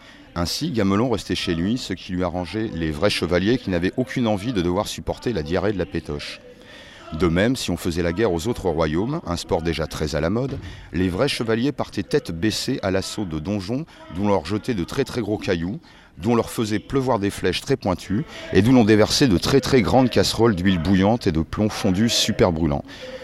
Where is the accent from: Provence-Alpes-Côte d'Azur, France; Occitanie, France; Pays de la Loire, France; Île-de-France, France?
Occitanie, France; je viens de l'Aveyron, je suis sur Villefranche-de-Rouergue